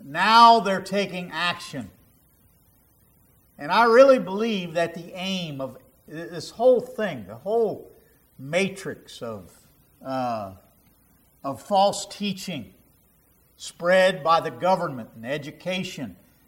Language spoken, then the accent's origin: English; United States; born there; I am glad that I was born in America.